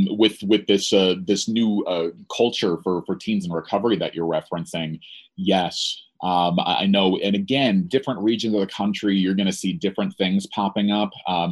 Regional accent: New Jersey, United States; and again, I'm from New Jersey, it's about going to the Jersey Shore after the dance

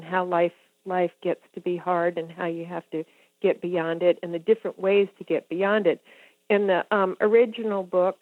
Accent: Charlottesville, Virginia, United States; But since I grew up in Charlottesville and I know a lot of the same people that grew up in Charlottesville

